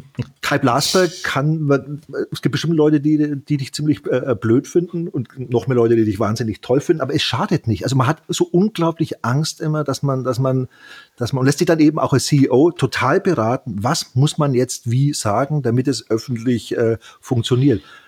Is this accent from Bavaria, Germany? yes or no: yes; Bavaria, Germany; ich bin ja Mittelfranke